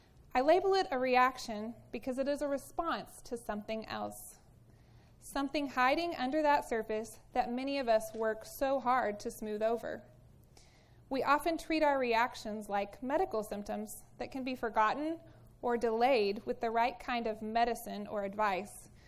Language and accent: English; Texas, United States; I grew up in Texas and went to school at Oklahoma Christian University, graduating with a degree in accounting.